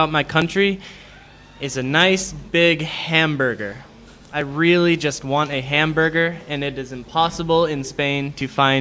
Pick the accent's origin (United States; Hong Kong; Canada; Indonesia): United States; Durham, New Hampshire; I am from a little town called Durham, New Hampshire. New Hampshire is in the northeast of the United States.